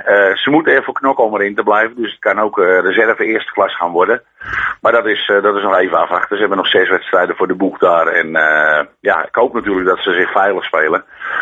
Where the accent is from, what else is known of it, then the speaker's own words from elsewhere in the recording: Mijdrecht, Utrecht, Netherlands; Ja, nou ja, ik kom natuurlijk zelf uit Meidrecht vandaan.